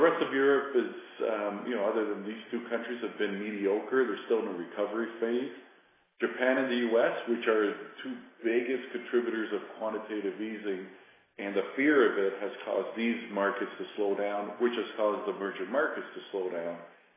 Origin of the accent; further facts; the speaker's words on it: Canada; Okay, we'll start with Canada, being Canadian ourselves.